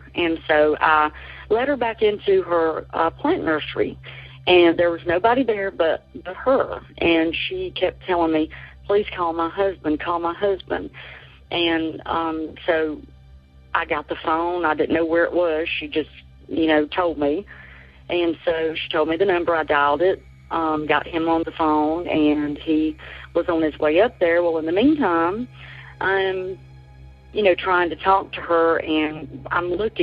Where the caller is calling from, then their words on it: Chesnee, South Carolina, United States; I'm calling from Chesney, South Carolina.